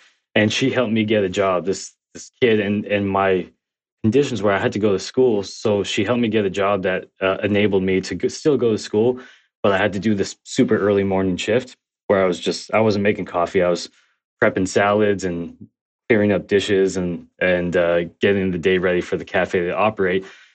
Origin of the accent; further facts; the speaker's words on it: Scarborough, Ontario, Canada; So we grew up mostly in Scarborough, but we bombed around. We grew up in Ontario.